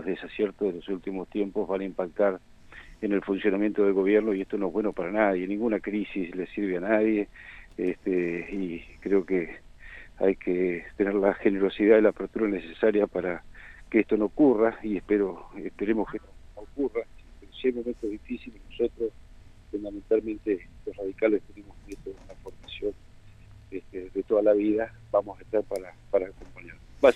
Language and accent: Spanish; Argentina; la primera responsabilidad como argentinos es respaldar institucionalmente